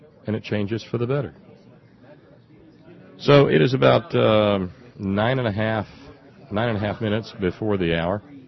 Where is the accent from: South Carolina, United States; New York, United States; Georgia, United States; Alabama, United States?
Alabama, United States; now in West Virginia, United States; Well, I was born and raised in Alabama, but I'm from I live in West Virginia now.